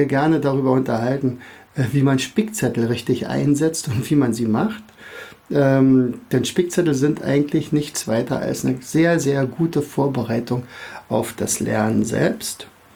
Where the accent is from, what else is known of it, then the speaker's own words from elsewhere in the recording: Berlin, Germany; now in Rauen, Germany; an meinem Dialekt wirst du schon ein bisschen hören. Also ich bin aus dem Raum Berlin. Wohne in Rauen, das ist ein sehr kleiner Ort in der Nähe von Fürstenwalde.